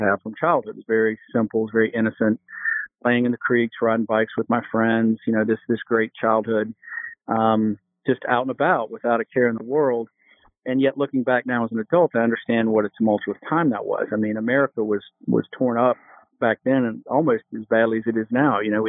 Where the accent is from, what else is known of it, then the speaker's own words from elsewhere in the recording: Salisbury, North Carolina, United States; even growing up in Salisbury. I didn't truly understand how bad parts of Salisbury and Rowan County could be